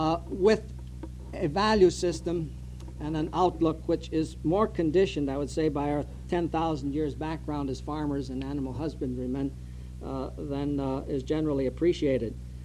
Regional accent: Rhode Island, United States; Down where I come from Narragansett Bay, which has a higher carrying capacity certainly than the tundra

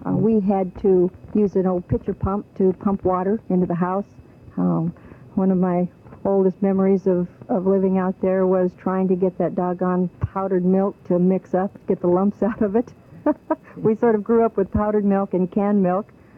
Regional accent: San Francisco, California, United States; born there; now in Alaska, United States; I was born in San Francisco.

